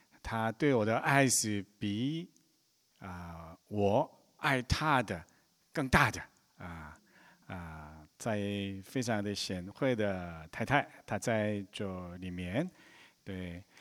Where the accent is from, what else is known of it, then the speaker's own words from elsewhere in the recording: Taiwan; 对。那么我来自台湾的韩国人，好特别吧？